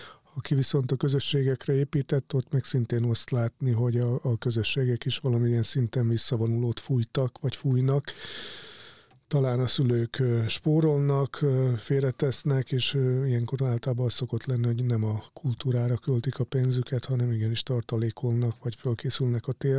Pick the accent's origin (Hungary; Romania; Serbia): Serbia; én 20 évesen abban a Szerbiában nőttem fel, amikor ilyen több 100%-os infláció volt